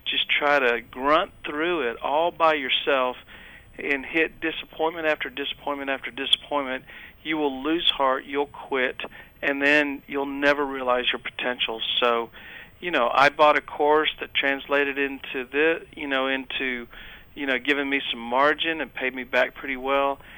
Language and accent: English; Texas, United States; You know, I grew up, you know, I'm a Texan, I'm an American